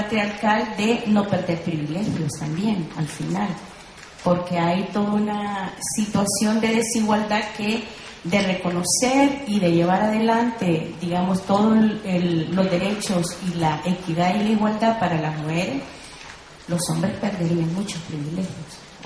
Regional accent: El Salvador; Le decía yo, en El Salvador somos el 52% de mujeres

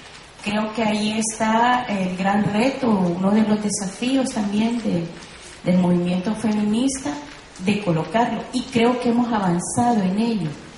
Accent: El Salvador; Le decía yo, en El Salvador somos el 52% de mujeres

